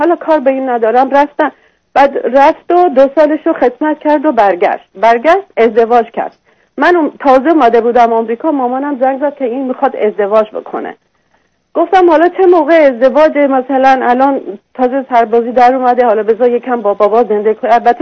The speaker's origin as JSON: {"language": "Persian", "country": "Iran", "moved": "as an adult", "lives_now": "United States", "said": "24 سال پیش که من از ایران در اومدم بیرون، اومدم خارج، بعد اومدم امریکا،"}